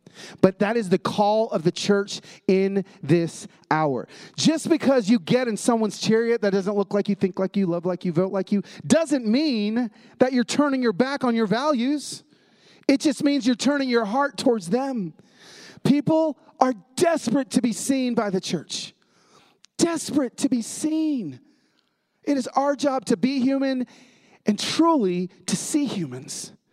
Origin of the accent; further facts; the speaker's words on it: Atlanta, Georgia, United States; now in Nashville, United States; because I grew up in Atlanta, it's just different as a black kid growing up in the South as it is growing up in California.